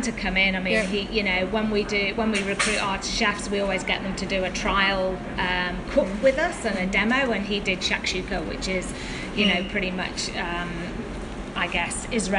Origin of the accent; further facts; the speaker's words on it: England, United Kingdom; now in Australia; Yeah, so obviously being English, I love Jamie Oliver.